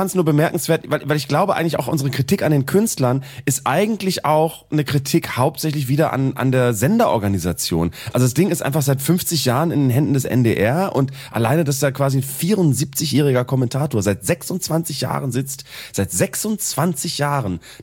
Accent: Germany; Ja, ich bin Deutscher, mich berührt es schon sehr.

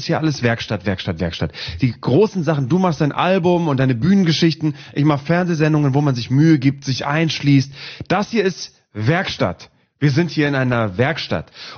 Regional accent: Northern Germany, Germany; Ich bin aufgewachsen in Norddeutschland

